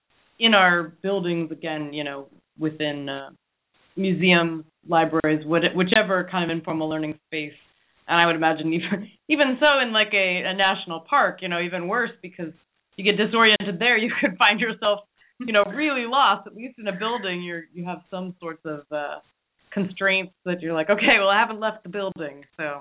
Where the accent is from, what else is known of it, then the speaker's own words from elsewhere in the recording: Houston, Texas, United States; I hate to diss on my hometown of Houston